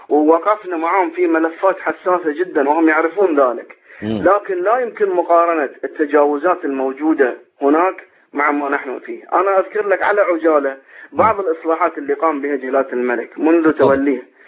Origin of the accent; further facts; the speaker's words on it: Bahrain; الجمعيات السياسية عندنا في البحرين